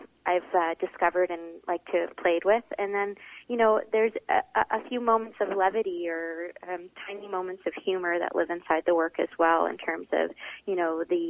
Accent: Toronto, Ontario, Canada; growing up in Toronto, there's a lot of older houses there.

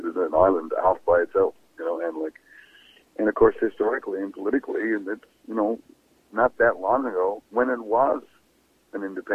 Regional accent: Canada; born there; I'm a Canadian. And that's good. And it's true. I am. I was born in Canada. I'm a Canadian.

